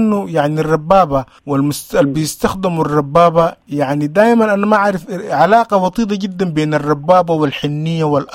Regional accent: Sudan; أو حتى نحن ذاتنا كسودانيين

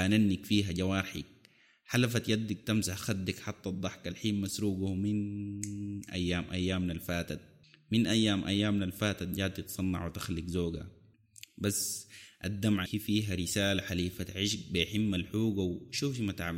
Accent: Sudan; moved away as an adult; أنا من طلعت من السودان

